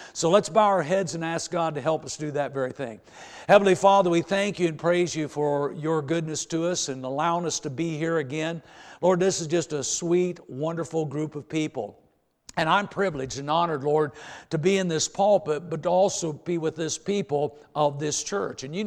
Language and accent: English; Indiana, United States; I'm a hick from Indiana.